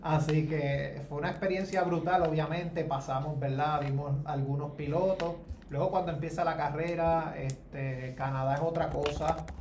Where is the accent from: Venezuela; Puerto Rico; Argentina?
Puerto Rico; San Sebastián; Yo soy de Pepino, así que Oeste en la casa.